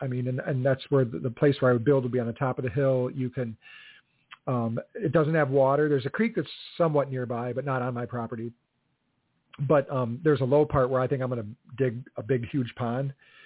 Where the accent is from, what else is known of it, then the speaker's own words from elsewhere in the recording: Delavan, Wisconsin, United States; Then I grew up out in Delavan, which is not far from the southern Kettle Moraine.